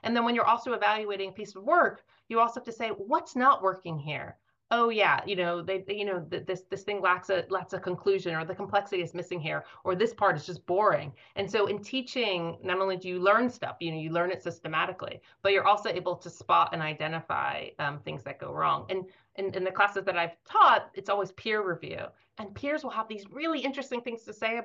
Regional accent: Chapel Hill, North Carolina, United States; moved away as an adult; Now, I can totally do this with my hometown of Chapel Hill, North Carolina, at least frozen in time in my mind from when I was 18. I haven't lived there in quite a long time

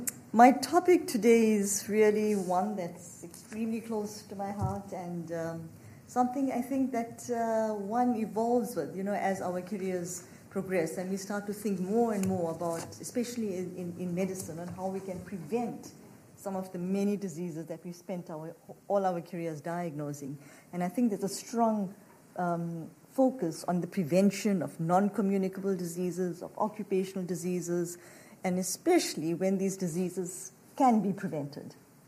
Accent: Durban, KwaZulu-Natal, South Africa; also born or lived in Johannesburg; So I come all the way from Johannesburg, It's where I studied, where I worked, but I actually grew up along the coast in a little town called Durban.

